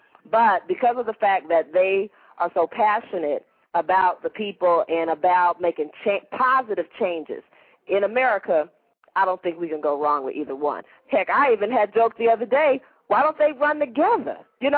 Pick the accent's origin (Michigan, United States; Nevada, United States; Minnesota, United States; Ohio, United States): Nevada, United States; Las Vegas; Okay. That was, you know, I'm from Las Vegas. That's why I'm like, hey, 702 in the house.